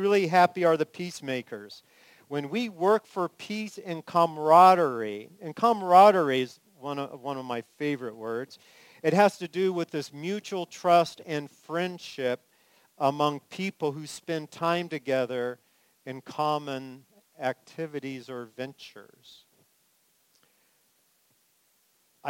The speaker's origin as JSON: {"language": "English", "region": "California", "country": "United States", "tie": "born or raised there", "said": "You know, for those of you who know me, you know, I grew up in California."}